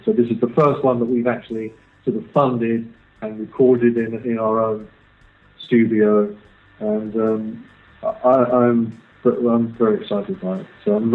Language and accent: English; United Kingdom; despite the fact that, you know, we're British.